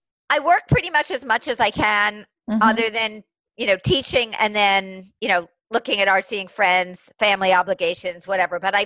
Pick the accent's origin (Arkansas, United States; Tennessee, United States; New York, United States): New York, United States; Queens; also born or lived in New Rochelle; now in Jersey City, United States; I was born in Queens, and I grew up in Queens and in New Rochelle.